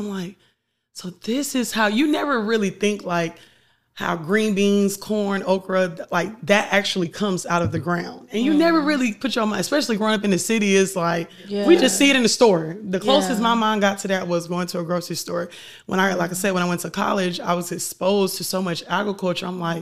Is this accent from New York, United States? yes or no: no; Atlanta, Georgia, United States; You know, we're from Atlanta.